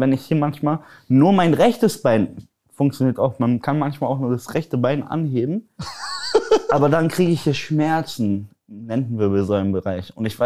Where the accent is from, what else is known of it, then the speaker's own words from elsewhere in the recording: Poland; Weil bei uns, guck mal, ich bin ja Pole, ich weiß nicht, ob das viele wissen.